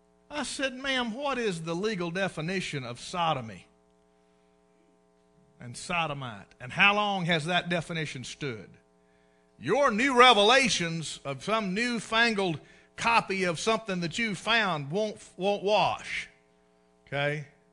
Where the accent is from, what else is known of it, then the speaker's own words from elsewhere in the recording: United States; I believe I can say that as an American.